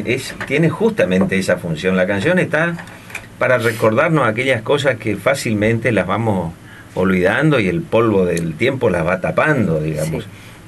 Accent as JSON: {"language": "Spanish", "town": "Resistencia", "region": "Chaco", "country": "Argentina", "said": "yo salí a tocar fuera de Resistencia, andar los caminos, y yo hablo del lugar de donde vengo"}